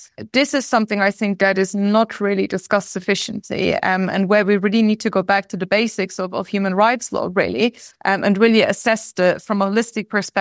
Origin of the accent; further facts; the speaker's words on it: Germany; I think, of course, I'm from Germany and I work a lot in the EU